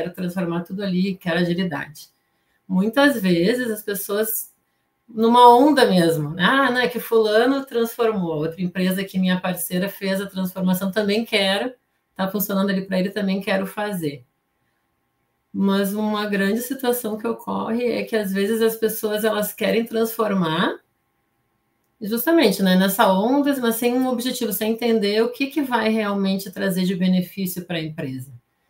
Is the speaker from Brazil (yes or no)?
yes; Porto Alegre, Rio Grande do Sul, Brazil; aqui do Rio Grande do Sul, sou de Porto Alegre.